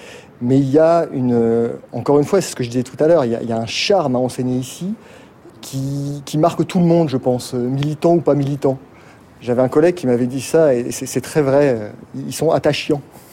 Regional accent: Boulogne-sur-Mer, Hauts-de-France, France; born there; now in Marseille, France; Je suis né à Boulogne-sur-Mer.

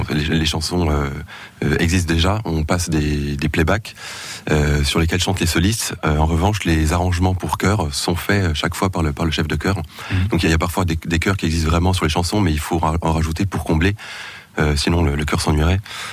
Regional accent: Reims, Grand Est, France; je suis de Reims et j'ai fait le conservatoire en orgue

